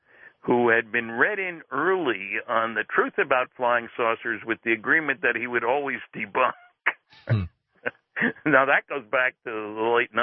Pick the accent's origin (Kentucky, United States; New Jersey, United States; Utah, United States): New Jersey, United States; Linden; I grew up in Linden, New Jersey.